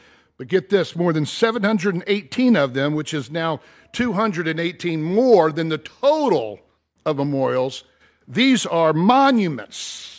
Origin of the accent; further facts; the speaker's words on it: Atlanta, Georgia, United States; I grew up in Atlanta